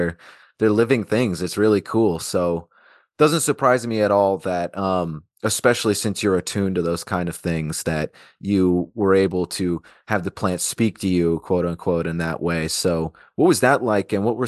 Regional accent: Alaska, United States; Growing up in Alaska in the summer season, there's a lot of Amanita that grows around.

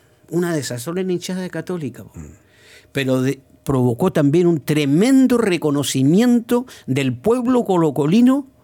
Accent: Uruguay; Digo, nosotros los uruguayos no jugamos tan bien como los chilenos, pero siempre sabemos que vamos a ganar.

